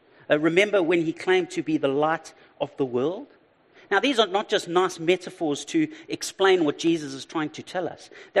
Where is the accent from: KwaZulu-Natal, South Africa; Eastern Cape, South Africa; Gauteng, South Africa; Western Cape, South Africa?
KwaZulu-Natal, South Africa; Durban; Now, I'm from Durban, and the school thing's not a big thing